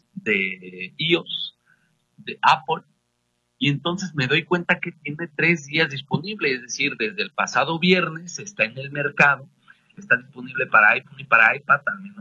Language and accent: Spanish; Guadalajara, Jalisco, Mexico; también soy tapatío, vivo en esta ciudad